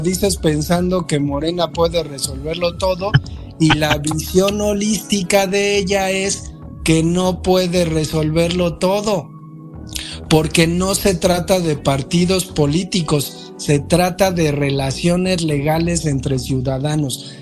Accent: Mexico; en box los mexicanos sí somos chingones

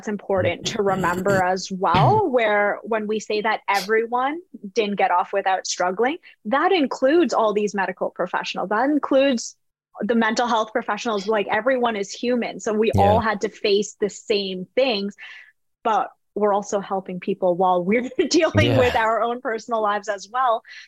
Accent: Canada; clearly I'm from Canada.

